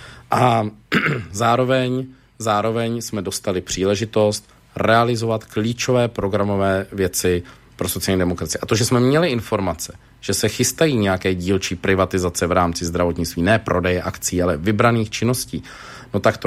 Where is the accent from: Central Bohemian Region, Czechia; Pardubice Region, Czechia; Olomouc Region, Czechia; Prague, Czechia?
Central Bohemian Region, Czechia; Mladá Boleslav; A to, co zajímá mě jako Boleslaváka, jsou dvě věci.